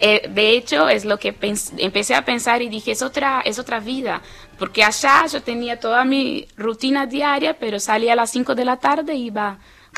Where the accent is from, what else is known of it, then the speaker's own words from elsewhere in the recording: Alagoas, Brazil; Spanish is a second language; En las ciudades del noreste de Brasil, Bahía, Pernambuco, ¿no? las provincias, y Alagoas, que es mi provincia